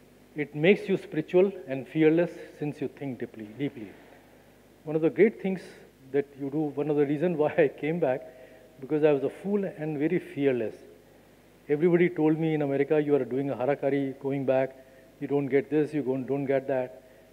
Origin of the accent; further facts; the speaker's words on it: Lucknow, Uttar Pradesh, India; I was born and raised in Lucknow, went to some of the best English school, St. Francis.